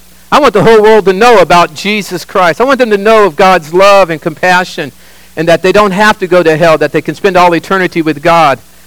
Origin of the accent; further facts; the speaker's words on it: Sacramento, California, United States; I grew up in Sacramento